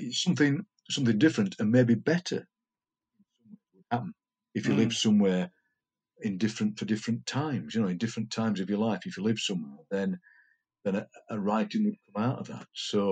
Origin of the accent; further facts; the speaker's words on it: Yorkshire and the Humber, United Kingdom; accent: Yorkshire; I think, because he recognised my Yorkshire accent, sent me completely the wrong way.